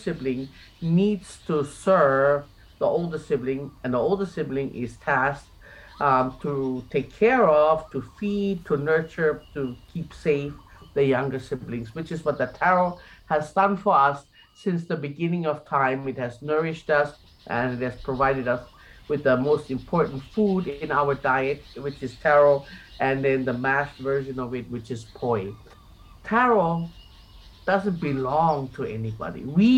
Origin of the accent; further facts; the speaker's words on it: Honolulu, Hawaii, United States; born there; now in Hawaii, United States; and I was born in Honolulu, but I reside on the island of Hawaii